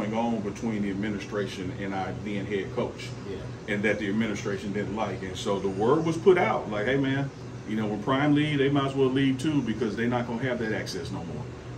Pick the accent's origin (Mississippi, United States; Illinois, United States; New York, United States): Mississippi, United States; Jackson; You know, this is home. I'm from Jackson.